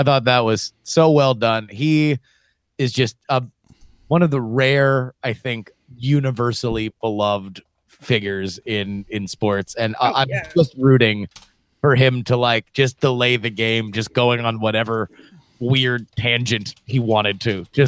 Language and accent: English; Florida, United States; now in California, United States; You know, when as a Steelers fan growing up in South Florida, like even now living in California